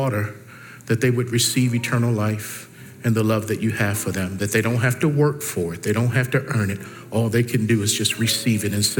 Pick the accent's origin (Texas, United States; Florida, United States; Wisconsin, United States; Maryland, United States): Maryland, United States; Baltimore; some of my history growing up in Baltimore, Maryland.